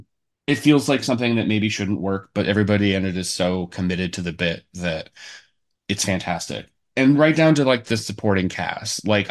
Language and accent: English; Midwest, United States; I'm the white guy I'm a white guy from the Midwest.